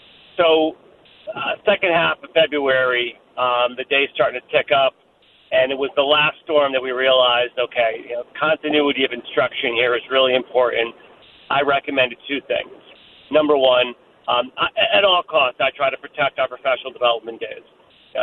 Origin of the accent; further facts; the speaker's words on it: New England, United States; I could deal with snow. I grew up in New England.